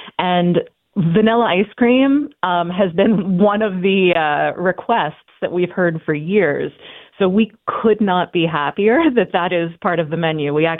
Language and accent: English; Pittsburgh, Pennsylvania, United States; I'm from Pittsburgh, so that's the way I tend to know them, too.